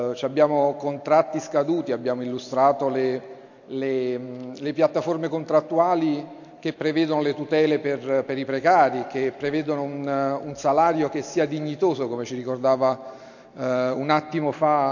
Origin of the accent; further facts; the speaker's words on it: Benevento, Campania, Italy; Guardate, giù da noi a Benevento l'idea dell'FLC 2002-2004-2006 ha dato un segnale diverso.